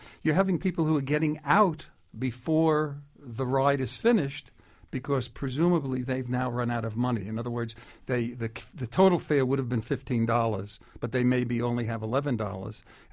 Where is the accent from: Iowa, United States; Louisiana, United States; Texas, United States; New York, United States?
New York, United States; New York City; And remember, I'm a New York guy. I grew up in the Bronx, lived on the Grand Concourse.